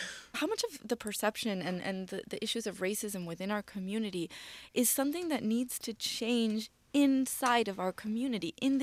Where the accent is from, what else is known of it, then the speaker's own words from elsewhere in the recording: Argentina; English is a second language; now in Mexico; I live in Mexico right now. I'm from Argentina.